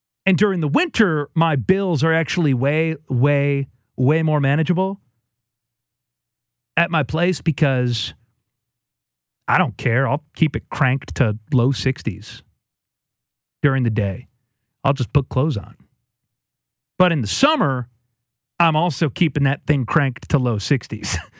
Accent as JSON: {"language": "English", "town": "Chicago", "region": "Illinois", "country": "United States", "tie": "born or raised there", "lives_now": "St. Louis, United States", "said": "I did not grow up in St. Louis, and I grew up in Chicago, a Bears fan."}